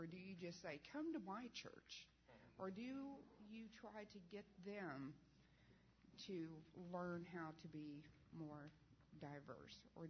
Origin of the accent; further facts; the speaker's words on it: Oklahoma City, Oklahoma, United States; I'm from Oklahoma City.